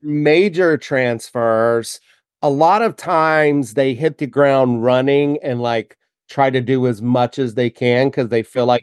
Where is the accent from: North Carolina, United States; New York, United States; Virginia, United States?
North Carolina, United States; now in California, United States; And, growing up in North Carolina